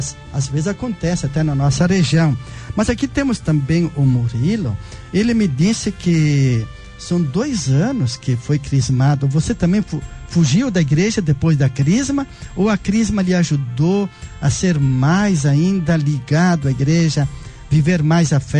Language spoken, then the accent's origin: Portuguese; Rio Grande do Sul, Brazil; eu sou do Rio Grande do Sul, né?